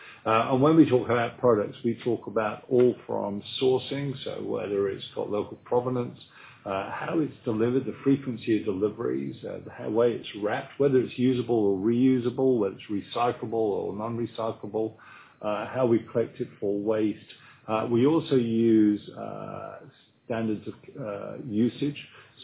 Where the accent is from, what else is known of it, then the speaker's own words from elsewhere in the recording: England, United Kingdom; my accent is not local. I come from England, which is a much colder climate. I've got a thatched house there